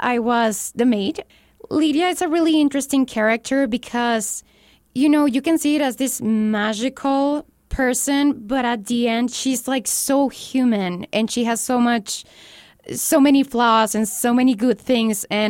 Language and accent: English; Mexico; now in El Paso, United States; For me, coming from Mexico, I'm from Mexico. I transferred when I finished high school. So when I came to El Paso